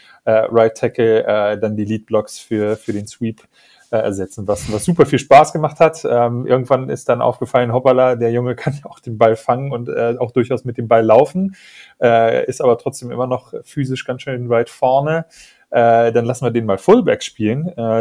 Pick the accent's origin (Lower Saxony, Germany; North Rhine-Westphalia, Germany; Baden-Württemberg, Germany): Lower Saxony, Germany; Hanover; born there; now in Braunschweig, Germany; ich bin gebürtiger Hannoveraner, darf man als in Braunschweig Wohnender oder Lebender immer nur so mit vorgehaltener Hand sagen, dass man aus der anderen Stadt da kommt.